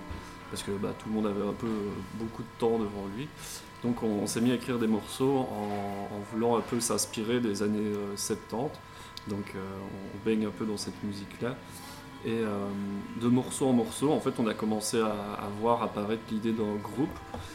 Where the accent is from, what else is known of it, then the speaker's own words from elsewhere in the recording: Liège, Wallonia, Belgium; et nous on vient de Liège, on est un peu les deux côtés de la Wallonie.